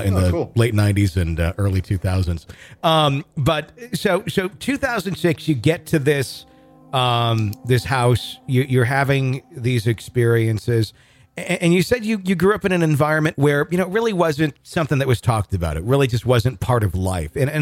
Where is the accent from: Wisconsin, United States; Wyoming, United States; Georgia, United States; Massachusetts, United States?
Wisconsin, United States; Fond du Lac; also born or lived in Oshkosh; now in Fayetteville, United States; because I grew up in Fond du Lac. I lived in Oshkosh for years, worked in radio there years ago. I'm in Fayetteville, Arkansas these days, but grew up in the Fox Cities.